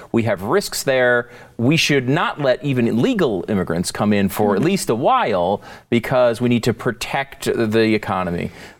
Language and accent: English; New York, United States; born there; I was born in New York. I just lucked into it, right?